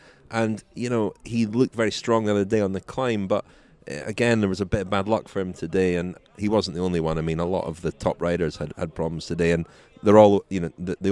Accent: Scotland, United Kingdom; I'm from Scotland

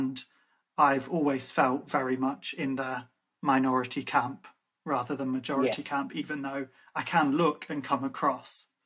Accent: Ireland; because I'm Irish. So I'm used to being other in this country.

